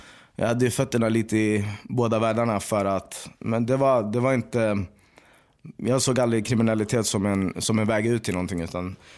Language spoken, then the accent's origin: Swedish; Sweden; fan det är skitsamma vad folk tycker, jag är svensk, eller Swede som brukade säga då